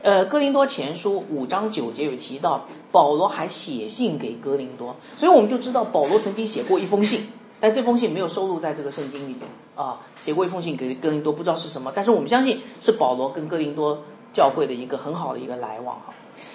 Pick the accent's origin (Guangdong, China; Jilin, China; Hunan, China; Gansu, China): Guangdong, China; Shenzhen; now in Guangzhou, China; 现在是我们这里是广州，就我从深圳来啊